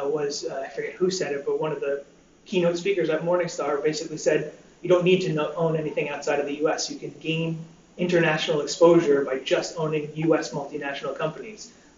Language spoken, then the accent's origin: English; New York, United States; Obviously, I'm an American, I'm from New York